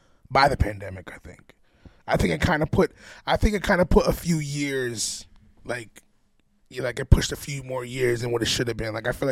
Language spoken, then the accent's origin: English; New England, United States; But that was kind of the aesthetic of growing up in New England is getting that snowy winter.